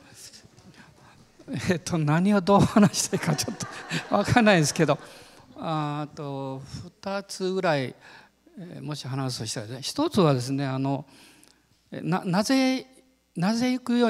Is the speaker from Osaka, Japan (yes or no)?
yes; Osaka, Japan; 私は大阪ですから、